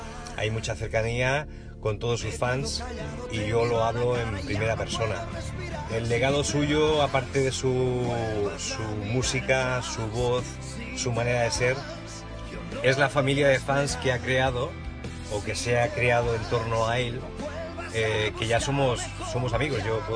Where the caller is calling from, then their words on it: Sabadell, Catalonia, Spain; de Sabadell.